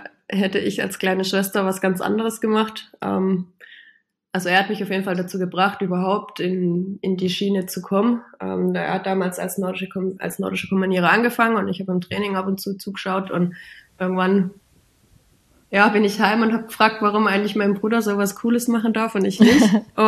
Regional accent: Baiersbronn, Baden-Württemberg, Germany; Daher habe ich mich dann doch entschieden, meine Heimat in Baiersbronn zu verlassen. Aber nichtsdestotrotz bin ich trotzdem noch Baiersbronnerin und komme sehr, sehr gerne immer wieder heim.

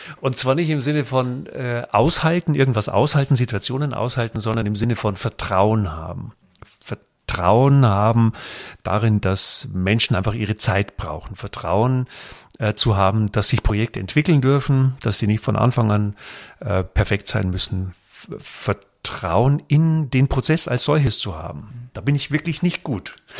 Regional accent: Bavaria, Germany; ich komme aus dem Bayerischen Wald

